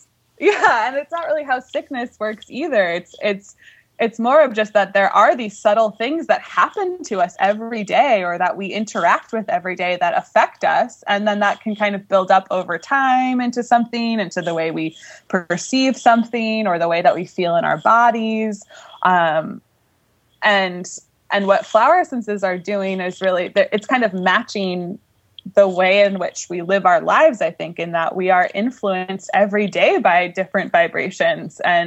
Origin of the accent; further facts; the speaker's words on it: New York, United States; I grew up in New York and definitely wear a lot of black.